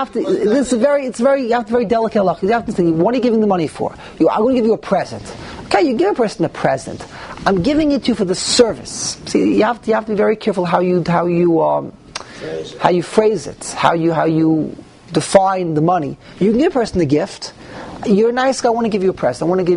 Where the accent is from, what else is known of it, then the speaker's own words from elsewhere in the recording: Flatbush, New York, United States; You're from Borough Park. I'm from Flatbush.